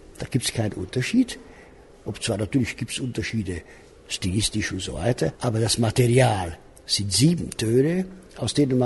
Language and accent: German; Timișoara, Timiș County, Romania; Ich bin in Temeswar aufgewachsen, ich habe da studiert